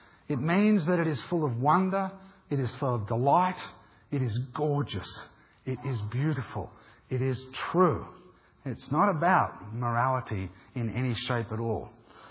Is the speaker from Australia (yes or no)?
yes; Australia; Come on, guys, I'm an Aussie.